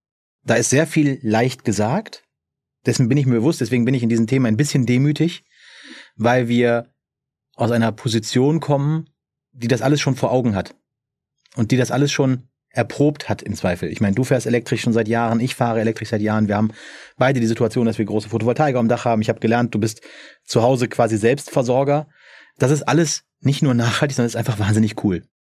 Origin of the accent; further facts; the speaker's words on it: Monschau, North Rhine-Westphalia, Germany; Ich komme aus der Nordeifel, wunderschönen Monschau. Das ist so eine riesengroße Fläche, wo kaum Menschen wohnen.